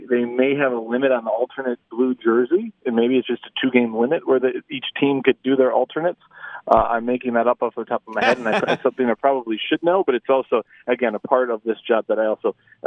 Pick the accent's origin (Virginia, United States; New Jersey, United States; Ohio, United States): Ohio, United States; Cleveland; I'm from Cleveland, so.